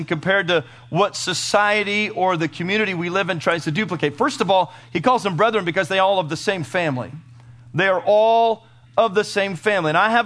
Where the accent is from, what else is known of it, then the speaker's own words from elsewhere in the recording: United States; Because I'm an American and we don't ever say Abba.